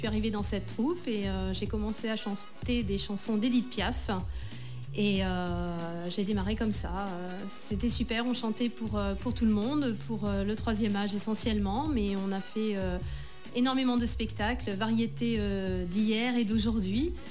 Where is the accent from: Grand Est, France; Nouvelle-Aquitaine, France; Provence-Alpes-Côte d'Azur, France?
Nouvelle-Aquitaine, France; Saint-Jean-d'Angély; born there; Alors voilà, je suis née à Saint-Jean-d'Angély.